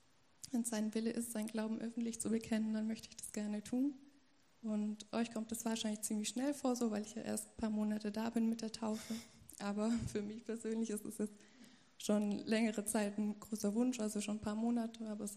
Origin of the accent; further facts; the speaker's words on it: Donaueschingen, Baden-Württemberg, Germany; also born or lived in Nuremberg; now in Emmendingen, Germany; ich bin 25 Jahre alt, ich komme ursprünglich aus Donaueschingen. Habe aber jetzt zuletzt wegen meinem Studium in Nürnberg gewohnt und habe jetzt angefangen zu arbeiten und eben einen Job in Emmendingen gefunden, weswegen ich im September auch hierher gezogen bin.